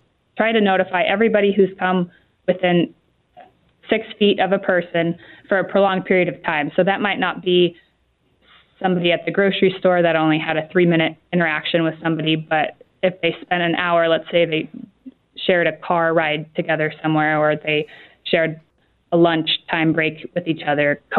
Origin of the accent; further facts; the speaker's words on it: California, United States; also born or lived in New Orleans; No, I'm from California originally, and I went to school in New Orleans.